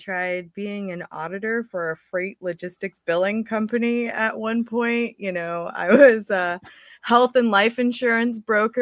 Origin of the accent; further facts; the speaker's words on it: Florida, United States; also born or lived in Turkey; now in Los Angeles, United States; You know, I grew up in Florida and in Turkey, and I literally took a couple years to get here, but I went from Florida to Nashville to Fort Collins to LA.